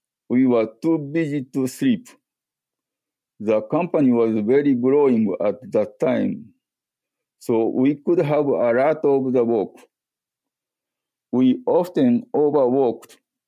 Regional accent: Yamagori, Aichi, Japan; English is a second language; I was born and grew up in Yamagori, Aichi Prefecture, Japan.

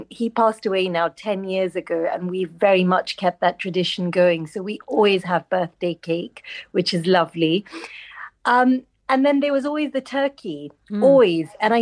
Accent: Nairobi, Kenya; So when I was growing up in Kenya, I was born in Kenya, in Nairobi.

